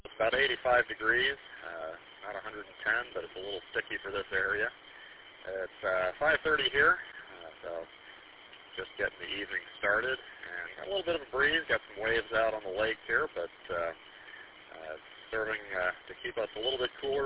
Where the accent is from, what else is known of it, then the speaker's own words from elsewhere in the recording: Indianapolis, Indiana, United States; I grew up in Indianapolis, and when we'd come up here to Michigan, we'd always come up I-69